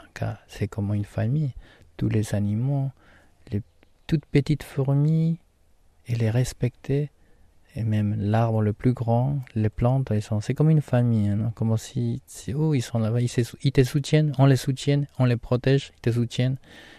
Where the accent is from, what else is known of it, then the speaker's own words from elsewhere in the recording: Huanta, Ayacucho, Peru; French is a second language; moved away; also born or lived in Lima; Et j'ai eu des sœurs qui sont nées dans la région de Lima. Après, ils sont retournés à la région de Ayacucho. Et c'est là-bas où je suis né, à Huanta. Après, dans cette région... C'est là-bas où j'ai grandi.